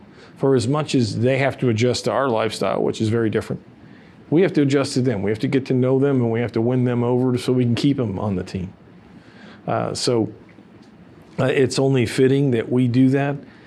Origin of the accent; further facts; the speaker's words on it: Chicago, Illinois, United States; I grew up in Chicago, and I tell them about myself.